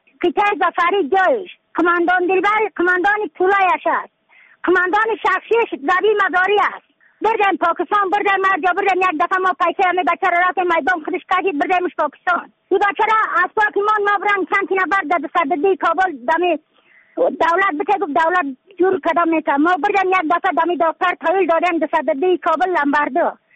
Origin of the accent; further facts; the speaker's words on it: Badakhshan, Afghanistan; از بدخشان هستم مرکز بدخشان ولسوالی اکل پایان.